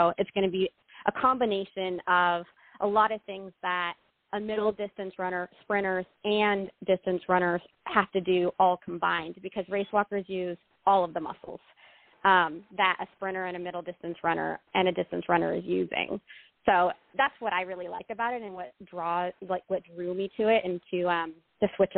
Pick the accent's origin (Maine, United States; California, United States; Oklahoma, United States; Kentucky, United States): California, United States; Vacaville; I grew up in Vacaville area.